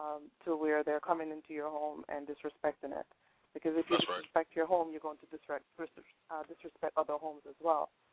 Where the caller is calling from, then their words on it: Virginia, United States; I'm from Virginia.